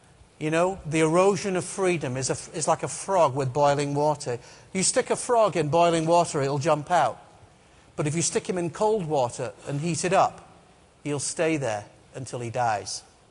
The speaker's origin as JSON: {"language": "English", "region": "Scotland", "country": "United Kingdom", "said": "I'm from Scotland."}